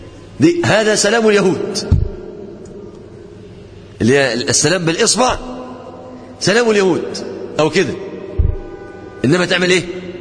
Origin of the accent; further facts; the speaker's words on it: Upper Egypt, Egypt; صعيدي، رجالة مصر والله